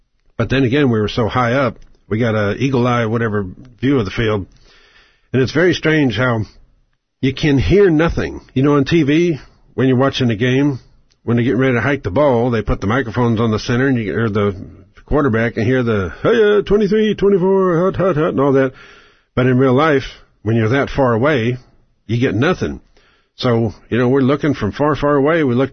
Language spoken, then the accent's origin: English; Oklahoma, United States; We're from Oklahoma. Oklahoma's oil.